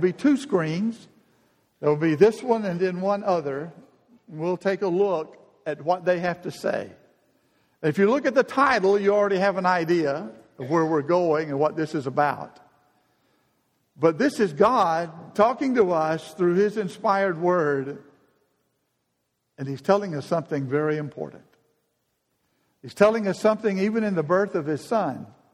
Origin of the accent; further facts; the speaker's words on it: Decatur, United States; I remember growing up in Decatur that my mother on Christmas Day, or when she was decorating for Christmas, early on when we lived in the house I was brought up